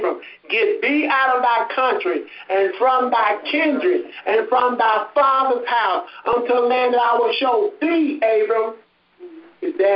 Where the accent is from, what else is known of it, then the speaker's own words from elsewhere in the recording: Honey Grove, Texas, United States; born there; I was born in Honey Grove. Honey Grove is my technically native land in America